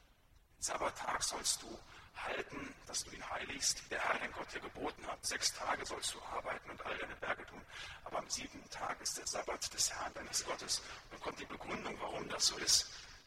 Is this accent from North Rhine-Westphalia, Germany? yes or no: yes; North Rhine-Westphalia, Germany; Da, wo ich herkomme, aus dem Siegerland, da nennt man die ganz besonders frommen Menschen